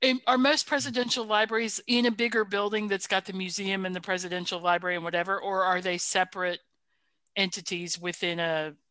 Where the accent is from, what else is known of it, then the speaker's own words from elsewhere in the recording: the South, United States; because I'm from the South and I understand what y'all means.